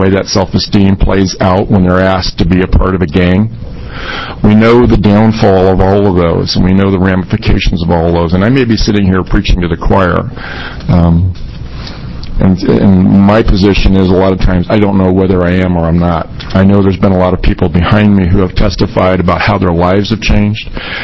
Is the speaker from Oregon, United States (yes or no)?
yes; Portland, Oregon, United States; I am from Portland, Oregon.